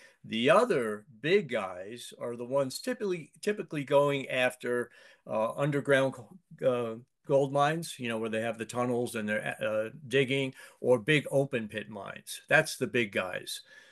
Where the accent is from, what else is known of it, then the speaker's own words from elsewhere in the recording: Eastern United States, United States; you live in the East and I grew up in the East.